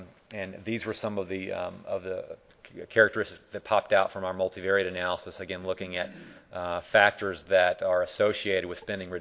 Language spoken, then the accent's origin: English; Arkansas, United States; I know that I'm from Arkansas.